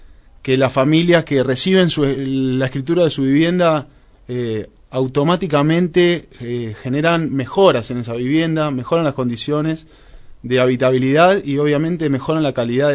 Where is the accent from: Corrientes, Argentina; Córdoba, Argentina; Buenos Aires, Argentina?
Buenos Aires, Argentina; la ciudad de Buenos Aires, de donde soy yo